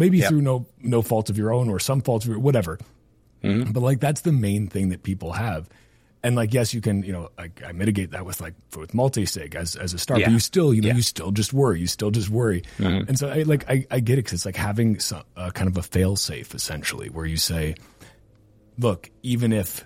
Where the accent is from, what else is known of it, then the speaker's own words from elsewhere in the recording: United States; for me, at least, like as an American, when I hear insurance, the first thing I think of is health insurance